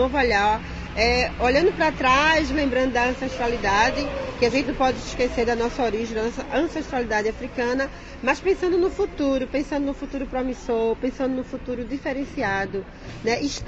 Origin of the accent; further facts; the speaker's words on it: Olinda, Pernambuco, Brazil; Sou de Olinda, meu terreiro fica lá em Olinda, em Peixinhos, né? O Centro Espírita Social e Cultural Cabocla Jandira, nome da cabocla da casa, mas a casa é de Oxum ao Pará.